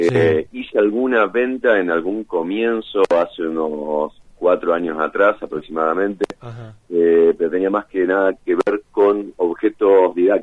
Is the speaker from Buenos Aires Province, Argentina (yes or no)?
yes; Campana, Buenos Aires Province, Argentina; born there; also born or lived in Quequén; now in Villa La Angostura, Argentina; Soy más angosturense que de cualquier otro lado. Soy nacido en Campana, uh-huh. He estado en Quequén, sureste de la provincia de Buenos Aires, y desde hace, bueno, como te decía otra vez, 17 años estoy acá en la ciudad de Villa La Angostura.